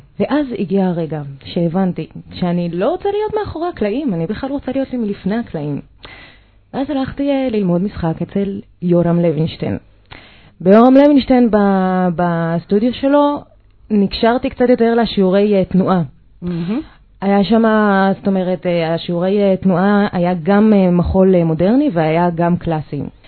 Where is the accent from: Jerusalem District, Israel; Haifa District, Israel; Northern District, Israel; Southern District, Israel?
Haifa District, Israel; Hadera; born there; אוקיי, אני נולדתי בחדרה. חדרה זאת העיר שמקשרת בין חיפה לתל אביב.